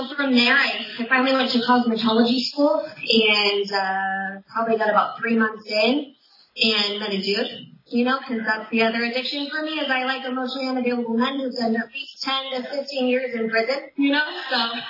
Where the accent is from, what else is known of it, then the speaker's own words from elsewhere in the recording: Fresno, California, United States; So a little bit about me, you know, I grew up in Fresno, California, have two parents that are married, you know, nothing crazy, a brother and a sister, had every opportunity afforded to me